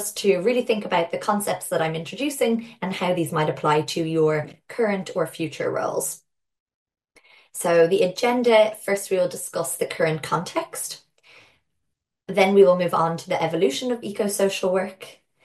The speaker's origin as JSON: {"language": "English", "town": "Dublin", "region": "Leinster", "country": "Ireland", "said": "I am originally from Dublin in Ireland."}